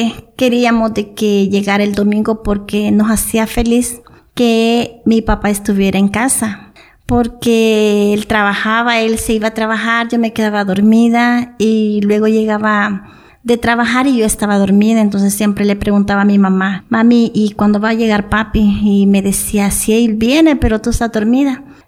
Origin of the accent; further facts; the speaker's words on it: El Salvador; now in Comitán, Mexico; Entonces tuve que salir de mi país, de El Salvador, por la misma razón de que no quería que me mataran.